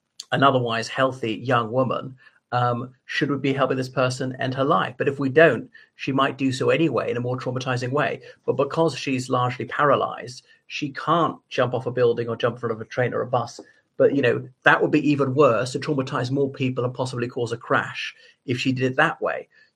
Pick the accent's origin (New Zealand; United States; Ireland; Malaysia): Ireland; from Ireland.